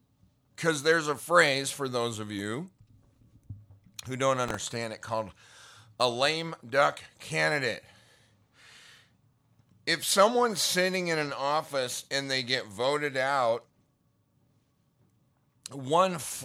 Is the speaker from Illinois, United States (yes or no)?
no; Great Falls, Montana, United States; I grew up in Montana, Great Falls, 5 major Indian reservations within a 100-mile radius.